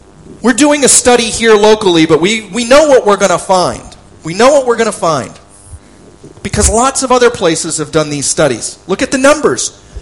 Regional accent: New York, United States; now in California, United States; The next closest state, my home state, the state of New York, 65,000 homeless people.

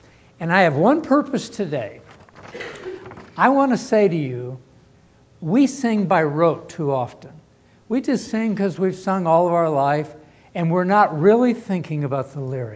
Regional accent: Arkansas, United States; I was born and raised in Northeast Arkansas

